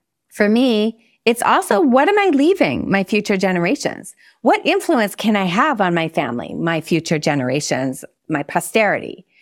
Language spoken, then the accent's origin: English; Montreal, Quebec, Canada; Now, I grew up in Montreal, so it's called Cégep in Quebec.